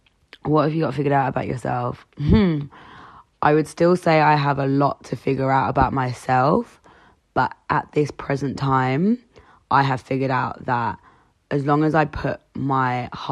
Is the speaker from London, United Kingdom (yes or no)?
yes; London, United Kingdom; I'm 26 and I'm from North London.